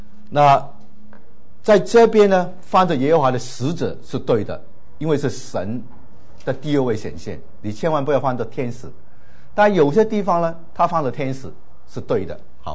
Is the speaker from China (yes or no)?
yes; China; 我们是中国人啊，东方人